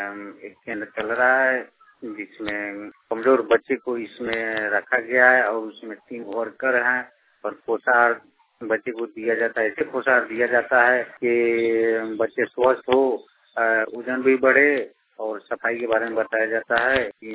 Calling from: Motihari, Bihar, India; घर पसरामपुर थाना तुरगोलिया जिला पूर्वी चंपारण में एडीआर क्लब मुतिहारी से बोल रहा हूँ।

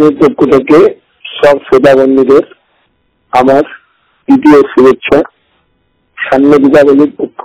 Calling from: West Bengal, India; আমি পশ্চিমবঙ্গের থেকে

